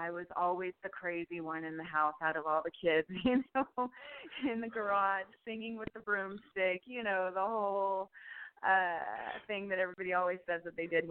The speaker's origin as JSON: {"language": "English", "region": "California", "country": "United States", "tie": "born or raised there", "also_born_or_lived": "Mobile, Alabama / Fort Walton Beach, Florida", "lives_now": "Las Vegas, United States", "said": "I was born in Mobile, Alabama. And then I lived in Fort Walton Beach, Florida, until I was about 9. And then my family moved to California. Then we moved back and forth between Modesto and Fresno."}